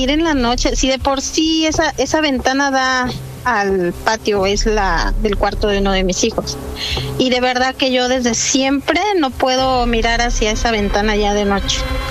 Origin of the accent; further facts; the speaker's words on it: Mexico City, Mexico; now in Veracruz, Mexico; Yo soy de la Ciudad de México, pero me vine a vivir a Veracruz. Y en el rancho de mi esposo, donde vivimos, hace como 11 años